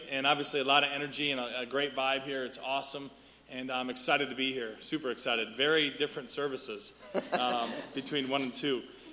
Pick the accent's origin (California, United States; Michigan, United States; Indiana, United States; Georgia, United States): Michigan, United States; Grand Rapids; I'm from Grand Rapids, Michigan, which is very Dutch. Home of Zondervan Publishing, Furniture City, USA, and so being from up north, it's a very, very Dutch community